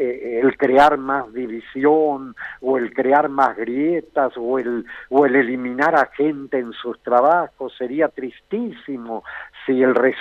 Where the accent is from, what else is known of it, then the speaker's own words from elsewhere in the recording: Argentina; ni como argentinos, ni como hombres que realmente queremos respetar lo humano